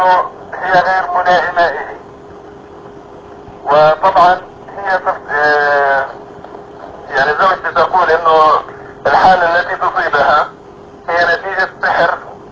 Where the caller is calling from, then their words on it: Russia; أنا بطلب من روسيا